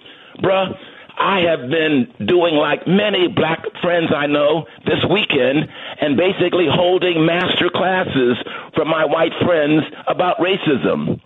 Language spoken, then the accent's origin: English; Los Angeles, California, United States; I'm from Los Angeles, man.